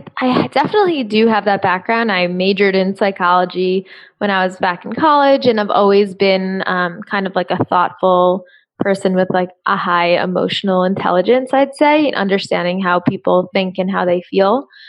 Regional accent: New York, United States; that was kind of the first time that I'd ever seen the tech startup world in person, since I'm from New York.

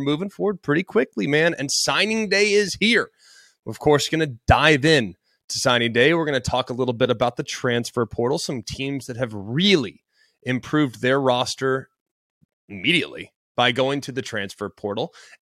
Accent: Dallas, Texas, United States; I'm from Dallas, okay? I love this city, I do.

